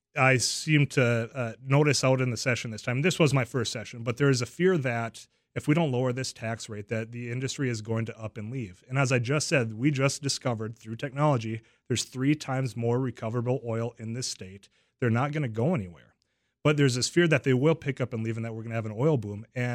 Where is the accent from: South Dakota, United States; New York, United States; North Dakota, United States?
North Dakota, United States; Where I grew up near Devil's Lake, you know all about it.